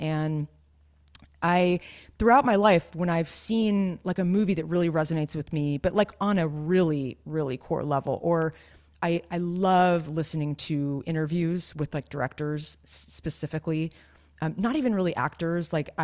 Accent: California, United States; I grew up near Santa Cruz. I was very exposed to surfing.

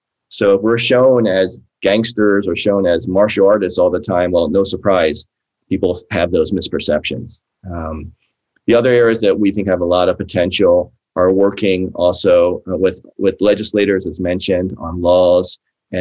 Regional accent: East Coast, United States; now in California, United States; You know, I grew up on the East Coast. We never had Asian American history.

